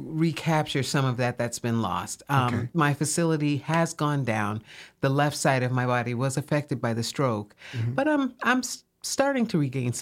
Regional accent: Toledo, Ohio, United States; Originally, I'm from Toledo, Ohio.

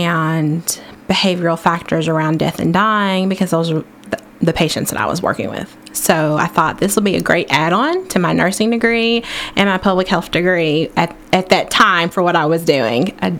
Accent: Paris, Kentucky, United States; also born or lived in North Carolina; now in Lexington, United States; I was born in North Carolina. Great. And but I've lived most of my life in Bourbon County. Paris. I went to Paris High School.

